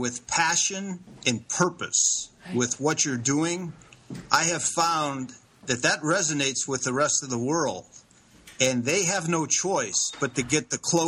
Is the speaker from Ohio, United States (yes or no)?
yes; Cleveland, Ohio, United States; Well, my father was a famous football player. I grew up in Cleveland, Ohio.